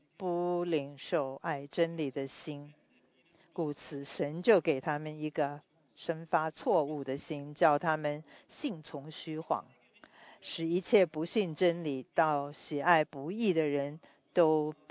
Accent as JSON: {"language": "Chinese", "country": "United States", "tie": "born or raised there", "said": "我是在美国出生也长大，所以我也知道美国的宪法是什么。"}